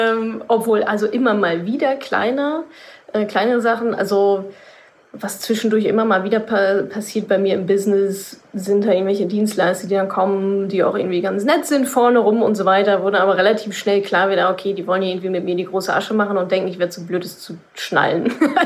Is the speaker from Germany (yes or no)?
yes; North Rhine-Westphalia, Germany; Also ich komme ja aus dem Ruhrgebiet.